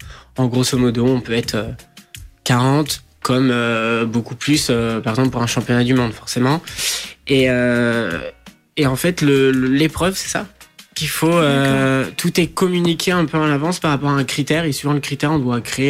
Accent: France; French is a second language; also born or lived in Guarda, Portugal; Alors, c'est vrai que quand je suis arrivé à 5 ans, je parlais pas du tout français

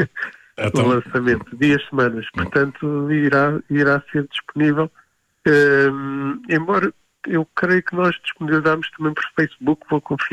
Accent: Portugal; somos 7 pessoas na direção, também somos portugueses

